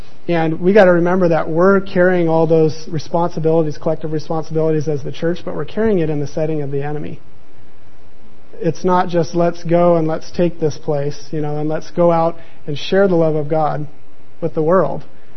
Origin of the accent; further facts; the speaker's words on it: United States; and I'm the American, and so that was cool, and I kind of expected that.